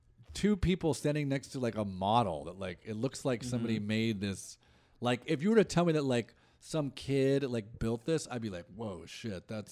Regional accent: California, United States; I grew up. I'm from Orange County, and I grew up like around Disney, like Disney being this thing that we drove past when I went to my grandma's house

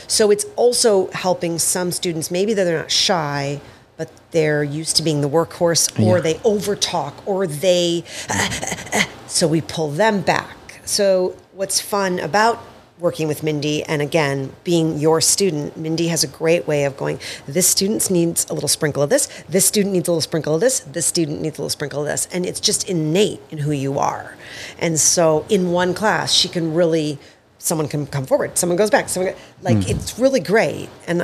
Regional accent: Midwest, United States; I had a lot of that, but I'm from the Midwest.

